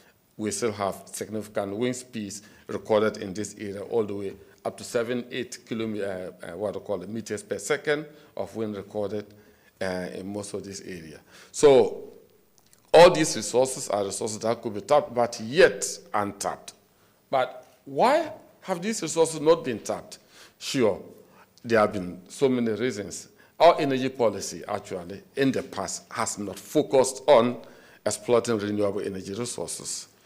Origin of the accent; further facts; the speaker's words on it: Ghana; English is a second language; moved away; If coming here, I came practically from Ghana, and if you were in Ghana, I think you would not like to go to Ghana again.